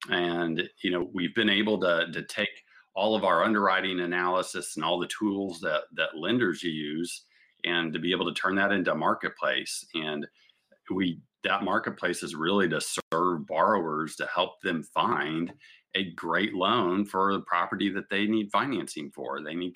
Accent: Kansas City, United States; moved away as an adult; now in St. Louis, United States; I'm from Kansas City, and I ended up moving to St. Louis

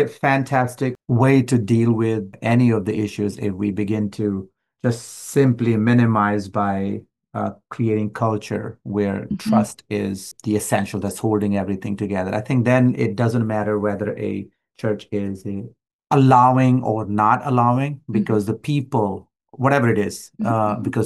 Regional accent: Pakistan; It might be because I'm Pakistani, born Pakistani, so it's a different thing

